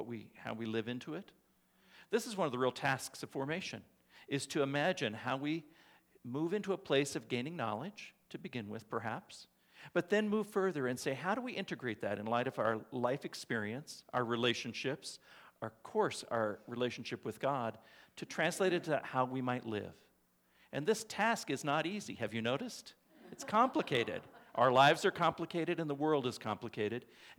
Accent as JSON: {"language": "English", "region": "Colorado", "country": "United States", "tie": "born or raised there", "said": "Growing up in Colorado, I always heard that we lived in God's country"}